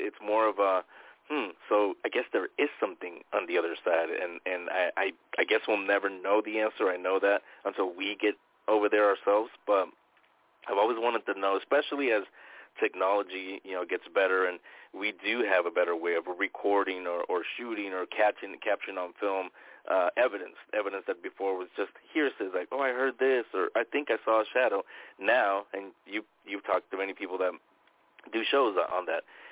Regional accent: San Francisco, California, United States; It was back in the house that I grew up back in San Francisco.

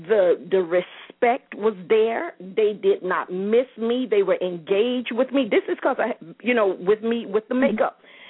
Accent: West Palm Beach, Florida, United States; Belinda and I, we grew up together in West Palm

